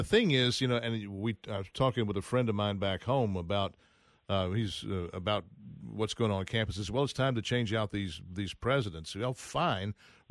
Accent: Texas, United States; We're in New York. I'm a visitor. I'm from Texas. I don't live in New York like you do, but here I am.

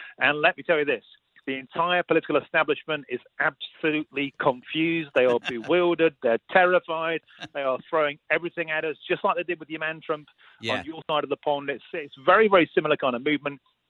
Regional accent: United Kingdom; I think I was being typically British about it.

